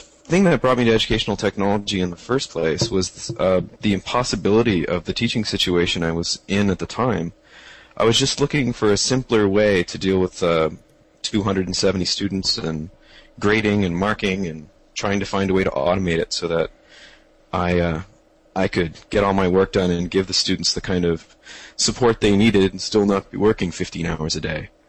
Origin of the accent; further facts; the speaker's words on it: Charlottetown, Prince Edward Island, Canada; I'm from Charlottetown, PEI, in the larger country of Canada.